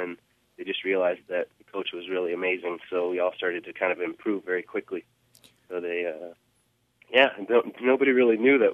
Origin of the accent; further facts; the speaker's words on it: San Francisco, California, United States; I grew up in San Francisco, and I started doing circus at around the age of eight, 9 years old.